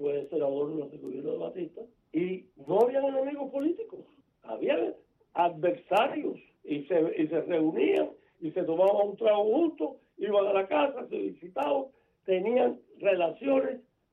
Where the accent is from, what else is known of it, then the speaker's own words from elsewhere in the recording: Cuba; moved away as an adult; yo salí de Cuba con 18 años